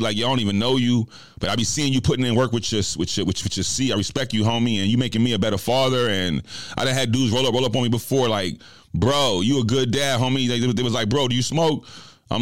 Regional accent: New York, United States; You know, I'm from New York. You already know what it is.

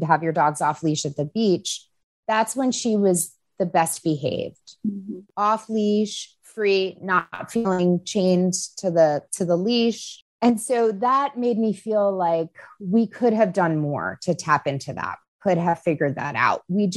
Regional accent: Long Island, New York, United States; I grew up in Long Island. My backyard was like this tiniest square of land ever.

